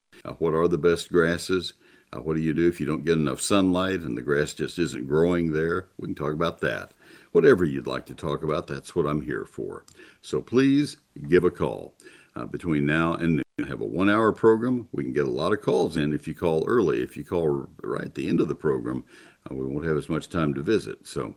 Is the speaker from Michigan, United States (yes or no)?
no; College Station, Texas, United States; now in Dallas, United States; growing up in College Station, I know that summer does come earlier in the South Central and South Texas than it does where I live currently and have for more than half a century. And that's Dallas-Fort Worth area.